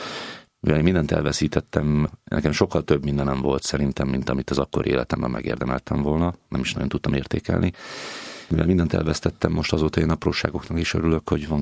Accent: Slovakia; moved away as an adult; now in Hungary; 39 éves, 20 éve Magyarországon élő külhoni magyar vagyok. Még Csehszlovákiában születtem 86-ban, tehát Szlovákiában nőttem fel, ott is érettségiztem. Én egy nagyon-nagyon pici faluban, egy nagyon egyszerű családban nőttem föl

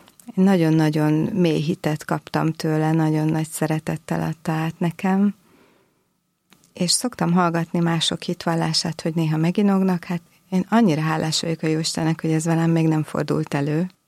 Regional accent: Budapest, Hungary; A Mátyás templom egy csodálatos hely, én egyébként a várban nőttem föl

